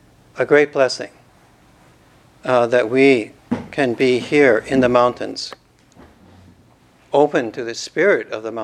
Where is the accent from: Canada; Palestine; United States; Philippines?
Canada; Calgary, Alberta; I was born in Calgary and grew up with a view of the Rockies to the west.